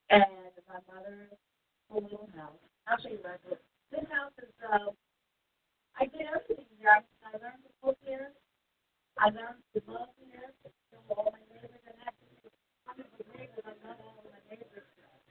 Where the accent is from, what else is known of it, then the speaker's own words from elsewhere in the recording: Philadelphia, Pennsylvania, United States; born there; I was born in Philadelphia 57 years ago.